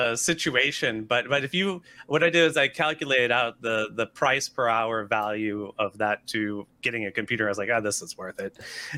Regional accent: New Orleans, Louisiana, United States; And when I was young, I grew up here in New Orleans. Woo! New Orleans, raise the roof, lower the floor.

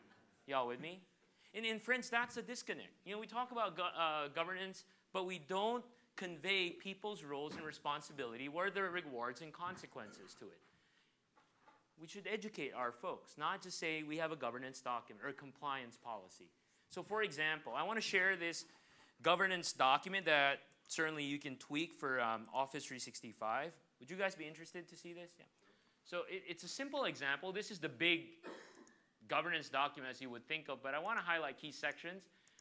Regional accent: United States; I'm ashamed to say I haven't read the U.S. Constitution, being an American.

